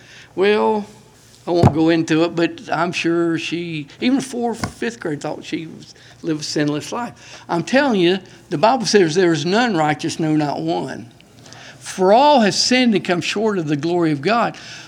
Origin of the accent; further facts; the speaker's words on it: Inwood, United States; I grew up here in Inwood, and I would walk to school.